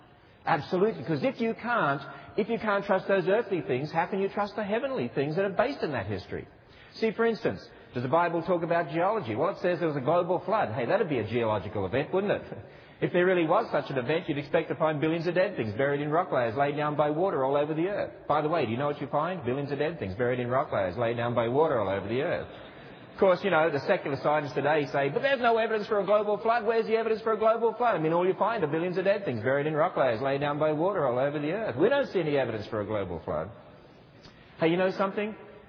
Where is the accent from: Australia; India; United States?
Australia; I hope you can tell that I am Australian.